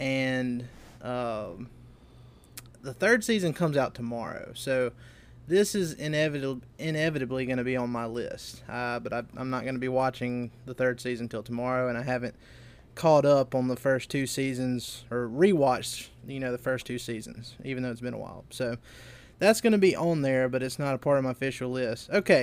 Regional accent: Seminary, Mississippi, United States; It makes me think of something that would be made right here in my hometown of Seminary, Mississippi.

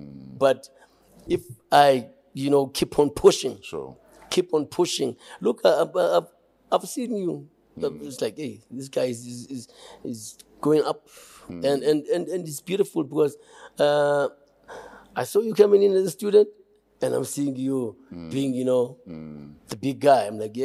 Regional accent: Cape Town, Western Cape, South Africa; I'm like, no, I'm growing up in Cape Town.

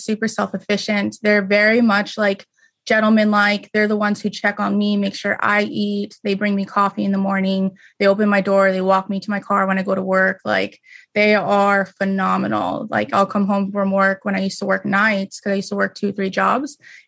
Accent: Las Vegas, Nevada, United States; moved away; So definitely when I moved out of Vegas, I was born and raised in Vegas, you know, kind of grew up like super poor.

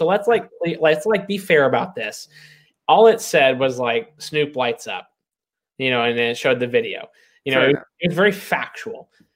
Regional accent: Kentucky, United States; I'm from Kentucky.

